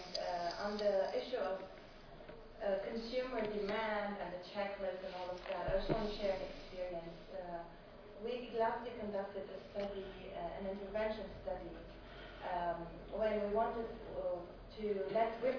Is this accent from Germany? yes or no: no; Lebanon; I'm from Lebanon, and I've been working on the regional team on childbirth practices for the last 10 years doing research in the Middle East on this